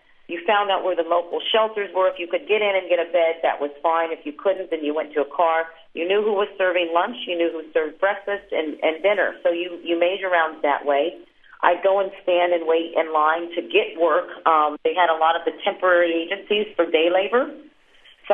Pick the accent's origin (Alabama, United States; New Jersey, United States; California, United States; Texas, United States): California, United States; Santa Rosa; I grew up in Santa Rosa, California